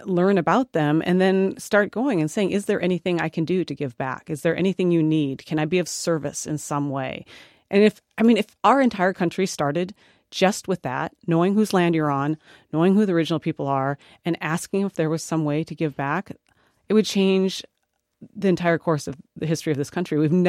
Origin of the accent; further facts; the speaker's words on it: South Dakota, United States; where I grew up in South Dakota, which is a really rural state, we had Thanksgiving was about family and gratitude and mostly harvest.